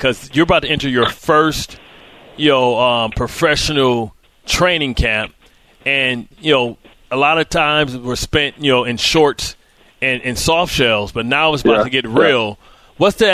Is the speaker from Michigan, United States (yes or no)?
yes; Detroit, Michigan, United States; Well, you know, I'm from Detroit, so, you know, it hurts me a little bit sometimes